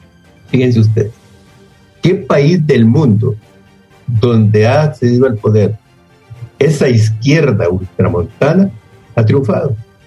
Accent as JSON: {"language": "Spanish", "country": "Honduras", "said": "Entonces nosotros, como hondureños, que somos demócratas"}